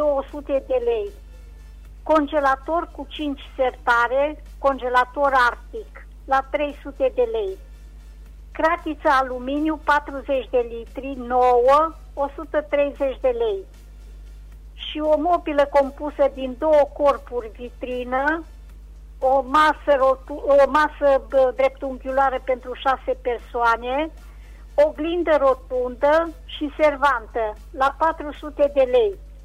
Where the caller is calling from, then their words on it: Reșița, Caraș-Severin, Romania; din Reșița